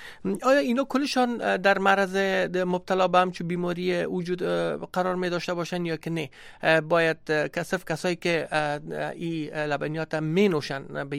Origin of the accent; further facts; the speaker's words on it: Afghanistan; در اونجا زندگی کردیم، در اونجا بزرگ شدیم و درس خواندیم.